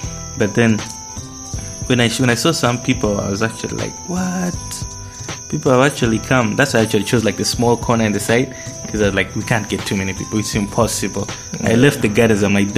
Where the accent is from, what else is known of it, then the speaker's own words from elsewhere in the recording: Jinja, Eastern Region, Uganda; I'm from Jinja, I can rap and I make nice beats.